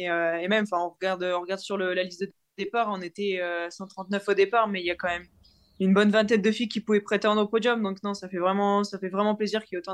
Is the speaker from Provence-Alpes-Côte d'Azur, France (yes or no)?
no; Hauts-de-France, France; j'ai grandi dans le Nord, j'ai été à l'école dans le Nord. Je suis né dans le Nord, mon père a grandi tout près de Cassel